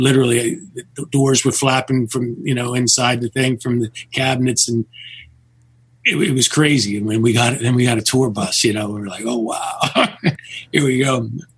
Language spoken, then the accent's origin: English; Delaware, United States; I grew up in Delaware, and that was, you know, about 3 hours away.